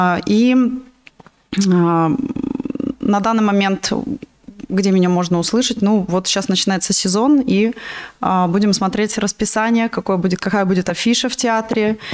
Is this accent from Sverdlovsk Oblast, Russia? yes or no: no; Medyakinskaya, Rostov Oblast, Russia; Здравствуйте всем еще раз. Сама я из Ростовской области, станица Медякинская. Считаю это родным своим домом.